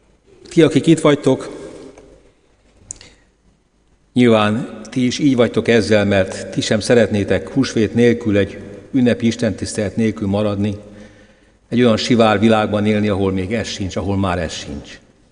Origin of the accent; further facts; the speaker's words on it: Fertőd, Győr-Moson-Sopron, Hungary; Fertődön nőttem fel kisgyermekkoromban